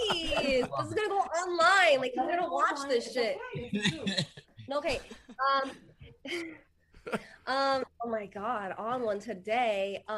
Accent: New York, United States; Obviously, I'm not a country singer. I'm from New York.

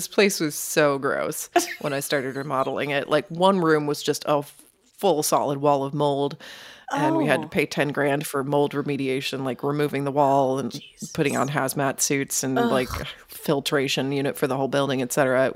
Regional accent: Tulsa, Oklahoma, United States; accent: Yankee youper; And interestingly enough, I grew up here. You know, I was born in Tulsa, but we were transplants. My mom's from New York and my dad's from Michigan. And so that explains my ridiculous accent.

